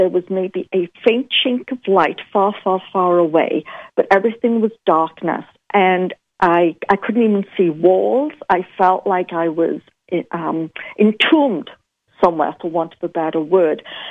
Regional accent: United Kingdom; because I'm a Brit.

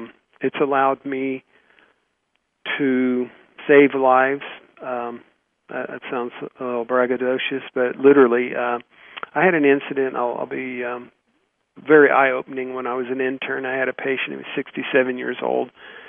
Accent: the South, United States; But I grew up in the South, and I like my fried okra and fried chicken, so it's been a transition for me as well.

